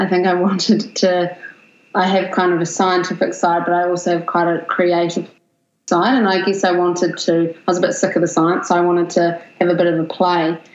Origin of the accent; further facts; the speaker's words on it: New Zealand; now in Melbourne, Australia; because I moved down from New Zealand, actually.